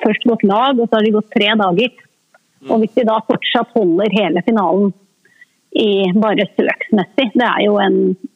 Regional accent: Lillehammer, Innlandet, Norway; moved away as an adult; also born or lived in Stokmarknes; Jeg er oppvokst på Lillehammer og født i Stokmarknes. Ja. Men jeg flyttet fra Lillehammer når jeg var ferdig på videregående.

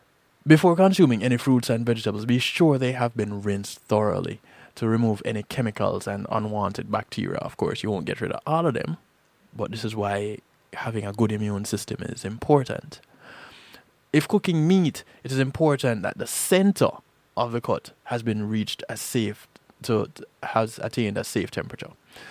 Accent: Jamaica; give each other a call and check up on each other and see how we're doing, and we're talking about growing up in Jamaica.

